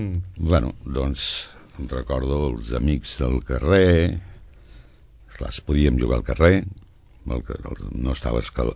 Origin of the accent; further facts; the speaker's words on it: Sabadell, Catalonia, Spain; born there; Vaig néixer a Sabadell. A Sabadell, l'any 1945, el dia 24 de desembre, i que a casa meva em van registrar el 25 de desembre, que era Nadal